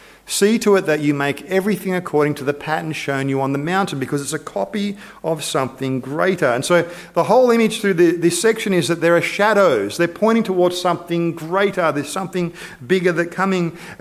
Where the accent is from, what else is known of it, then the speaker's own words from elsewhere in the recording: Australia; Yes, we're Australian.